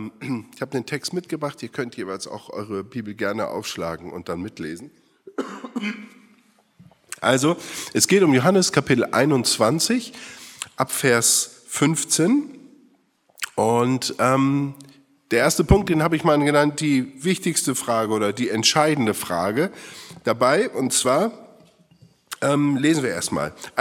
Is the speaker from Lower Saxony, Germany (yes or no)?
yes; Oldenburg, Lower Saxony, Germany; Ich bin aus Norddeutschland, Oldenburg gebürtig